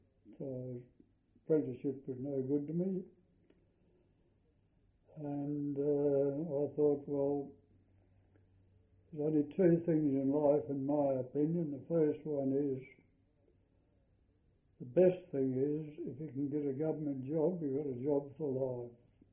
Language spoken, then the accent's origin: English; Bunbury, Western Australia, Australia; also born or lived in Perth; Bunbury. From Bunbury I went to stay with my aunties in Perth, and lived a lot of my life there.